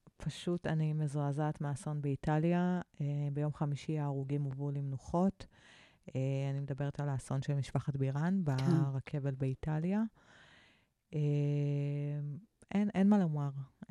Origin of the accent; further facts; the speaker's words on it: Tel Aviv, Tel Aviv District, Israel; אני יכולה להגיד כאילו כתל אביבית